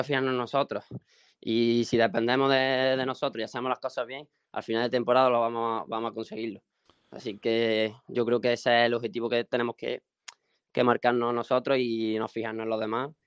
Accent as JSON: {"language": "Spanish", "town": "Córdoba", "region": "Andalusia", "country": "Spain", "tie": "born or raised there", "said": "soy de aquí, de Córdoba capital, y me he criado, vamos, en la cantera del Córdoba"}